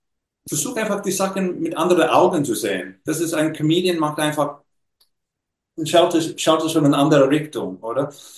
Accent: Australia; ich bin ein Australier, ich bin ein ganz normaler Australier, ich komme aus einer ganz normalen australischen Familie, die waren im Iron and Steel Business.

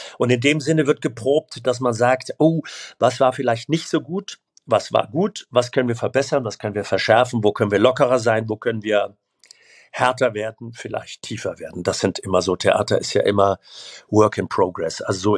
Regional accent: Rhineland, Germany; now in Hamburg, Germany; ich bin wahnsinnig gerne hier in Hamburg, tatsächlich. Also ich bin im Rheinland groß geworden

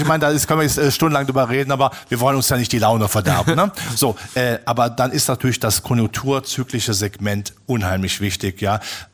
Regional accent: Germany; Also ich bin ja Deutscher, wir Deutschen machen immer das Problem, dass wir die Wirtschaft immer vor dem Hintergrund eines Bundeswirtschaftsministers sehen

